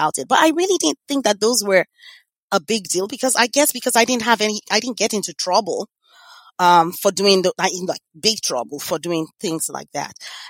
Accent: Lagos, Nigeria; now in United States; I grew up in Lagos, Nigeria

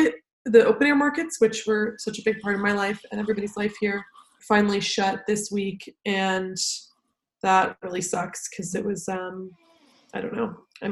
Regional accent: United States; I'm mostly worried about America. I'm American

